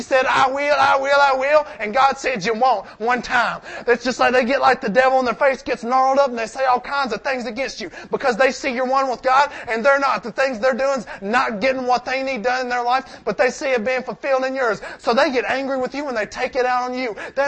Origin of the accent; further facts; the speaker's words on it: Tennessee, United States; born there; I was born in Tennessee. It's written on my license. It's written on my birth certificate.